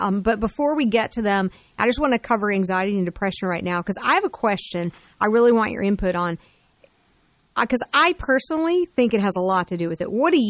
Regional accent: Texas, United States; I was happy to announce, being a Texan, that Texas is not the highest on the list

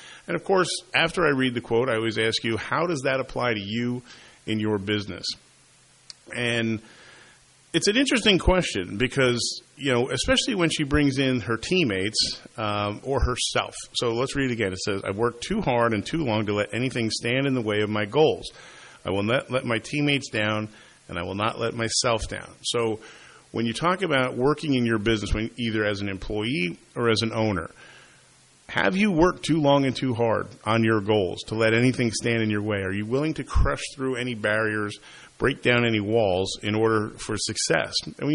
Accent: Flemington, New Jersey, United States; He knew I liked racing, and he knew I was from Flemington.

